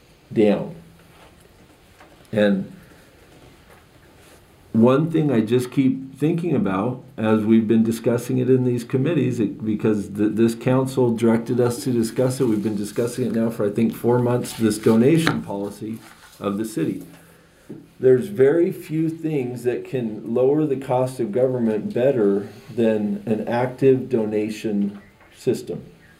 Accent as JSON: {"language": "English", "town": "Junction City", "country": "United States", "tie": "born or raised there", "said": "I think people love Junction City. This is our hometown."}